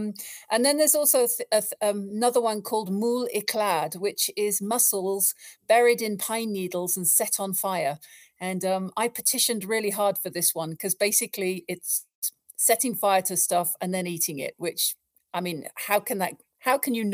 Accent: England, United Kingdom; obviously because I'm English.

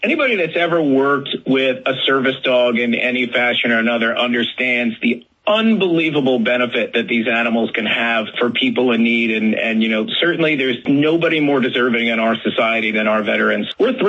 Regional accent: Florida, United States; moved away; Like, I grew up in Florida, and then I moved to California, so porcupines is not a thing I've ever really had experience with.

